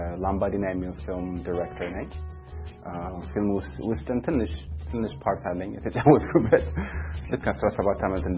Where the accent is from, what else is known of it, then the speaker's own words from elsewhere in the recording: Los Angeles, California, United States; ግማሹ ደግሞ ሎስ አንጀለስ ነው የተሰራው ልክ እንዳልከው እኔ እዚህ ስለሆነ ያደኩት